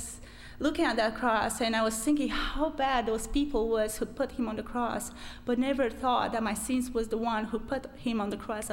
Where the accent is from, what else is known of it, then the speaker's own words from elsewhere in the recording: Romania; moved away as an adult; now in United States; As you may have heard already, I am from Romania. And I came here to America 5 months ago.